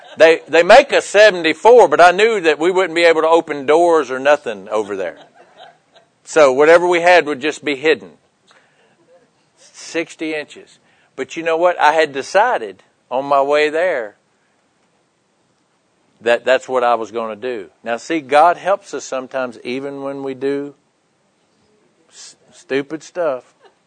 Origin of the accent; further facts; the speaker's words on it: Kentucky, United States; I'm from Kentucky, and it's March Madness.